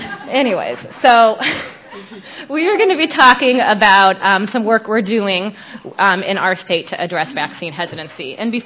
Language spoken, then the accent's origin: English; Washington, United States; from Washington State.